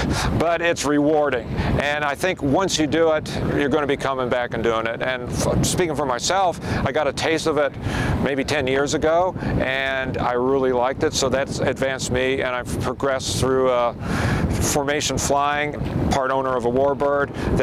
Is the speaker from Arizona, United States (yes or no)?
yes; Phoenix, Arizona, United States; But I'm from Phoenix, Arizona.